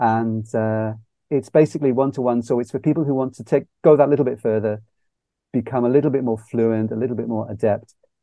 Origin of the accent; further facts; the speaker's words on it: Scotland, United Kingdom; born there; now in Wales; It's because I'm not from here. I was born in Scotland.